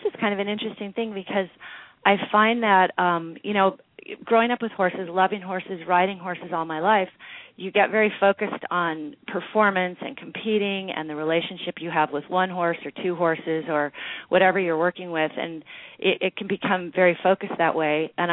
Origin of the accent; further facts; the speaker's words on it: California, United States; I did the hunter jumper thing in Southern California and on lesson horses and borrowed horses and all that.